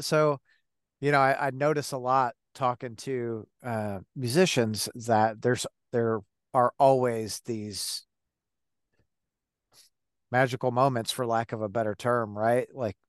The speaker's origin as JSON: {"language": "English", "town": "Detroit", "region": "Michigan", "country": "United States", "tie": "born or raised there", "said": "So I grew up in Detroit, and we used to go over to London."}